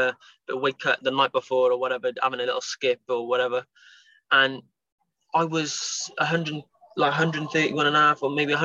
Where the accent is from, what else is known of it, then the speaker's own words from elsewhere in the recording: Cardiff, Wales, United Kingdom; Don't get me wrong, it's no Principality Stadium, but it's in my hometown, and I get a chance to become a world champion in my hometown.